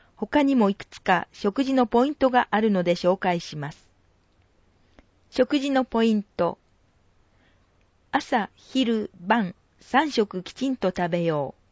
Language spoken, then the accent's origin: Japanese; Thailand; Japanese is a second language; moved away as an adult; now in Japan; タイから嫁いできました。タイから日本に来て9年になりました。